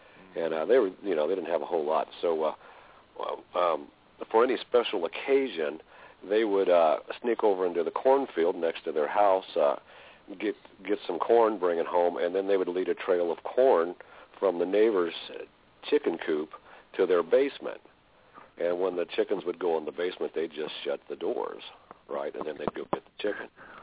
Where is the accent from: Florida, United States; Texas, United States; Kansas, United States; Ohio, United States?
Kansas, United States; My grandfather, well, I'm from Kansas, and when he was a young man and about to get married